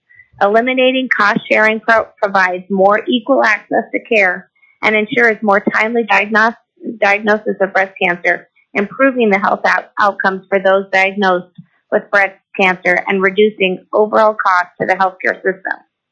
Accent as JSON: {"language": "English", "town": "Fairbanks", "region": "Alaska", "country": "United States", "tie": "born or raised there", "said": "I'm a third-generation Alaskan, born and raised in Fairbanks, Alaska"}